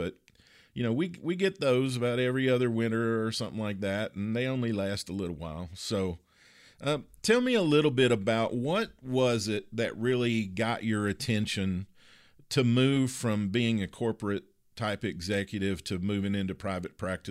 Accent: Kentucky, United States; and then also a girl that I grew up with in Kentucky who now lives in the suburb towns around Dallas.

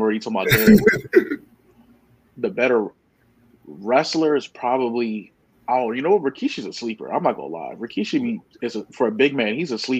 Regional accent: New York, United States; you know, again, as a New Yorker, I got to go with The Rock.

